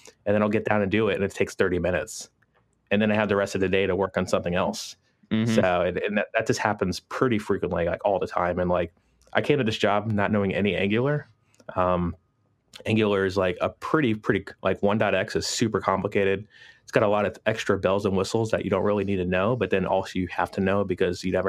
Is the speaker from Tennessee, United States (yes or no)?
no; Florida, United States; Plus the fact that like I grew up in Florida, so anything in Orlando I've already done before.